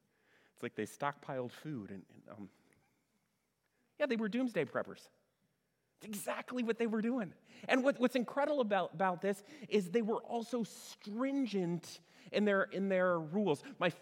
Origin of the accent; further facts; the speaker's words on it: Fort Wayne, Indiana, United States; When I was growing up, I grew up here in Fort Wayne, and Pontiac Street wasn't a good street to go to.